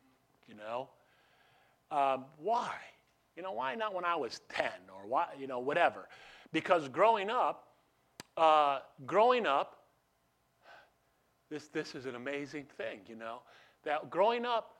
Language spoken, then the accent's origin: English; Herkimer, New York, United States; born there; And I marked that time in that place where I was born